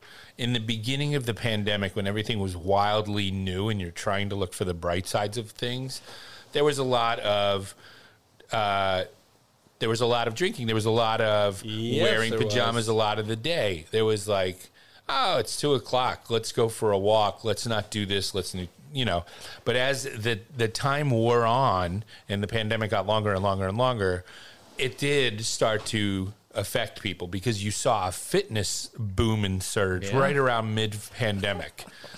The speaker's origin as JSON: {"language": "English", "town": "Philadelphia", "region": "Pennsylvania", "country": "United States", "said": "I'm from Philly, so I shower."}